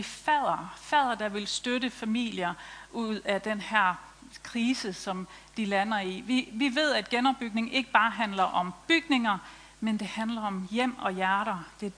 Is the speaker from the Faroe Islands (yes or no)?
no; Iran; now in Denmark; så er jeg faktisk selv iraner. Jeg har boet i Danmark i omkring 40 år.